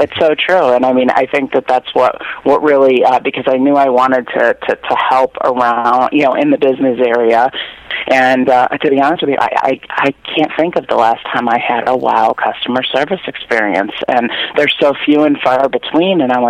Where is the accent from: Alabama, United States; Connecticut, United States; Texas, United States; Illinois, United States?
Connecticut, United States; Danbury; I was born and raised on the New York border of Connecticut, and it's actually a city now called Danbury.